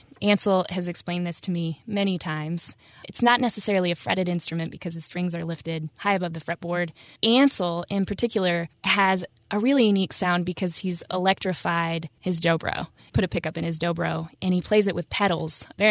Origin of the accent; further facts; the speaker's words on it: Wyoming, United States; Well, we are all from Wyoming. I met Dee Tyler, the guitarist in the band, at an open mic night in Laramie, Wyoming.